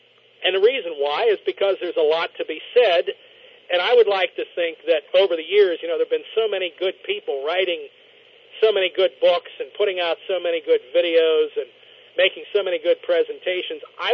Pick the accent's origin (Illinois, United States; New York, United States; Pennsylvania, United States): Pennsylvania, United States; every county in my home state of Pennsylvania